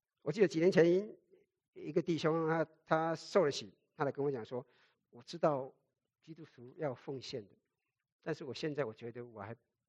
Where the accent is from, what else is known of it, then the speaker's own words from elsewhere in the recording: China; 因为谈钱，中国人谈钱伤感情，是吧？谈钱伤感情，我们中国人文化里面钱很重要